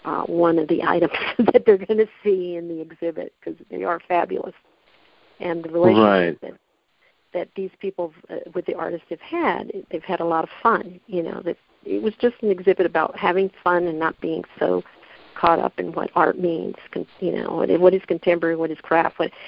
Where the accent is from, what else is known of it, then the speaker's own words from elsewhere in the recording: Hattiesburg, Mississippi, United States; also born or lived in Los Angeles; I'm a strange Mexican. I grew up in Hattiesburg, Mississippi in the 70s, when there was two Mexicans, right? And then I moved to Los Angeles